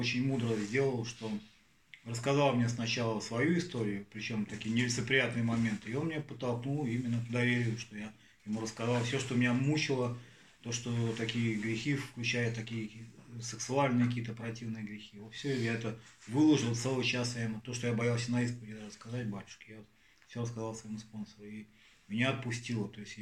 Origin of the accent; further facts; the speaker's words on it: Vitebsk Region, Belarus; born there; И у меня рядом деревня, где я родился, под Оршей